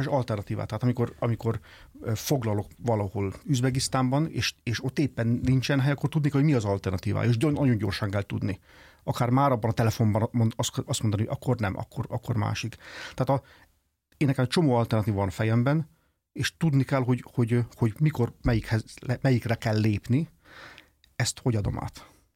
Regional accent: Hungary; magyar ember vagyok, szeretem Magyarországot, meg szeretem a magyar kultúrát különösen.

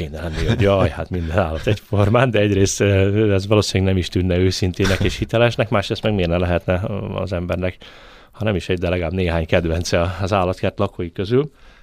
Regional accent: Budapest, Hungary; Én egyébként Budapesten nőttem föl, én egy lágymányosi gyerek vagyok

